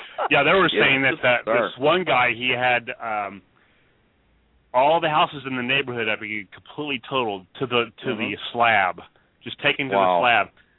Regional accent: Bartlesville, Oklahoma, United States; No, but, you know, I used to live in, growing up in Bartlesville, Oklahoma, and I'd see tornadoes every once in a while dropping down out of the clouds.

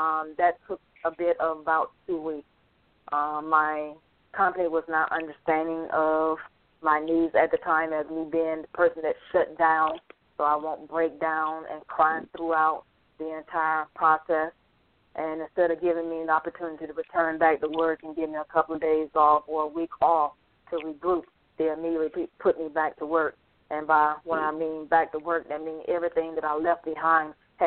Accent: Georgia, United States; because we're originally from Georgia. Our home record is Georgia.

